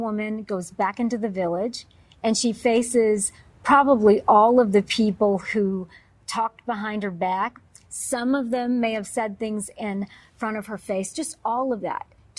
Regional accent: Detroit, Michigan, United States; I'm originally from the Detroit area, as I've shared with you.

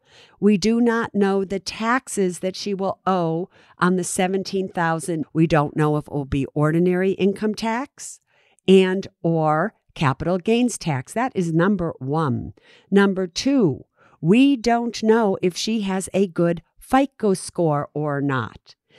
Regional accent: San Francisco, California, United States; Oh, it's so hard, you know, because I'm from San Francisco.

